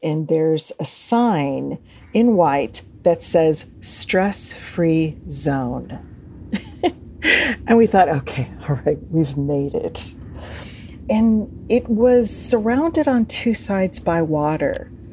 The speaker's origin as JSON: {"language": "English", "town": "Springfield", "region": "Illinois", "country": "United States", "said": "I'm from Springfield, Illinois, and I think the states are less accepting of paranormal phenomena, all right?"}